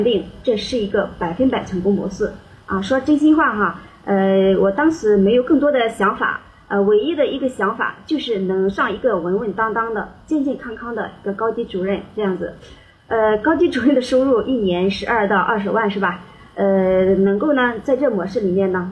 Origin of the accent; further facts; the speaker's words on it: Jiangsu, China; 我是来自江苏许都的